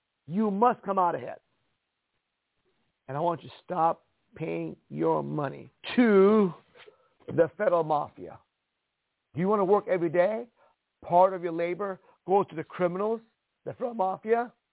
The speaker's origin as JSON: {"language": "English", "country": "Iran", "moved": "yes", "lives_now": "United States", "said": "Folks, I came from Iran. We had no freedom of speech there."}